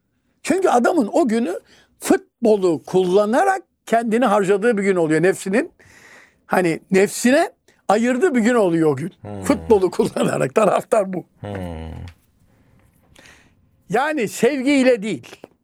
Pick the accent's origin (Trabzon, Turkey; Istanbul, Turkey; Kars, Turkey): Trabzon, Turkey; Ben Trabzonluyum, Trabzonsporluyum